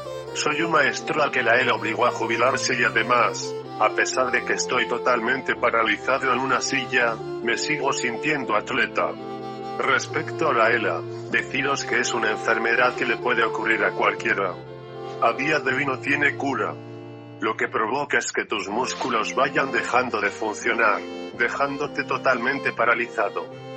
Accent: Castile and León, Spain; una concentración motera en julio en mi pueblo de Salamanca

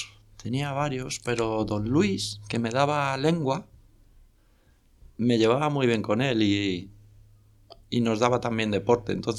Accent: Madrid, Community of Madrid, Spain; born there; Pues nací en Madrid, en el Hospital de la Paz, el 22 de abril de 1977.

